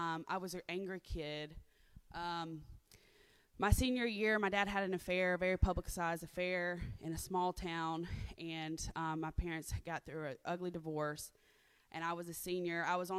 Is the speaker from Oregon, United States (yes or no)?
no; Florida, United States; also born or lived in Dothan, Alabama; I was born in Dothan, but I was raised in Florida.